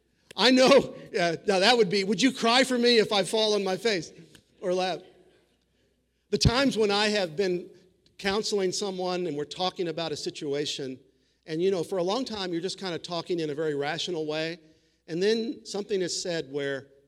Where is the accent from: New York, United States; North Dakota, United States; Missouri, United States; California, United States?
Missouri, United States; I grew up in Missouri. My family was German on one side and Irish on the other.